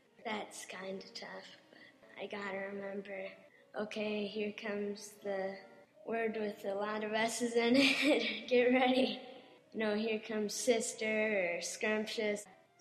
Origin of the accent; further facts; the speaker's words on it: Tampa, Florida, United States; Tampa, Florida.